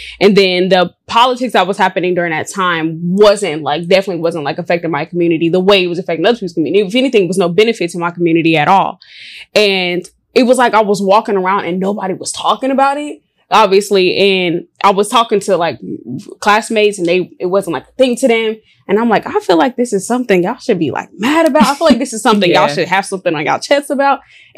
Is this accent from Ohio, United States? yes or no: yes; Dayton, Ohio, United States; now in Houston, United States; once I moved to Texas, oh, I forgot to say, I'm from Dayton, Ohio. I'm not from Texas. But I live in Houston, Texas. I love Houston, Texas.